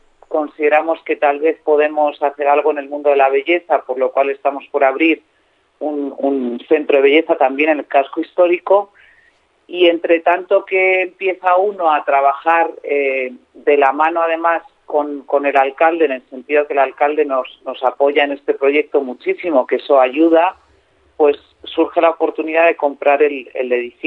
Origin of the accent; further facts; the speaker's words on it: Community of Madrid, Spain; a raíz de muchos años como madrileña de pasar fines de semana y temporadas de vacacionales en la zona segoviana de Pelayos del Arroyo